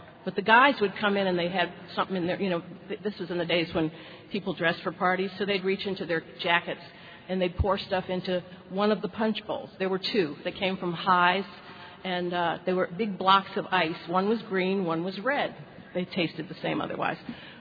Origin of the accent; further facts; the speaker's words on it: Washington, District of Columbia, United States; I grew up in D.C. I loved calling D.C. my hometown, but I wasn't born there. However, I was raised with natives.